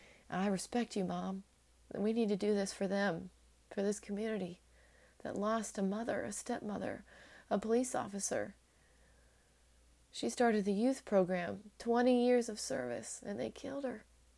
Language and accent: English; United States; born there; I'm blessed that I was born in America.